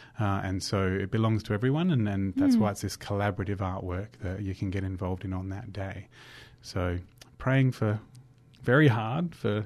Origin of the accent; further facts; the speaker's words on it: New South Wales, Australia; I'm from New South Wales, and we didn't study complex numbers in New South Wales.